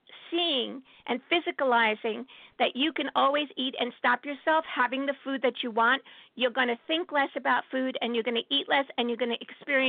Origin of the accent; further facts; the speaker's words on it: New York City, New York, United States; And the most exciting thing for me personally as a New Yorker